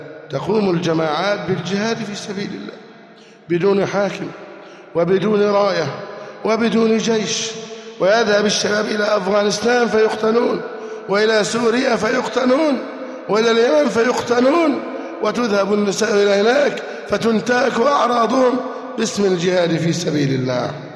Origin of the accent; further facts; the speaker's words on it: Egypt; اللهم احفظ بلدنا مصر أمناً أماناً